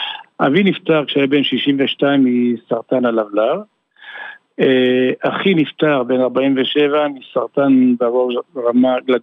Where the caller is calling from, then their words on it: Ramat Gan, Tel Aviv District, Israel; אני מרמת גן, בן 67.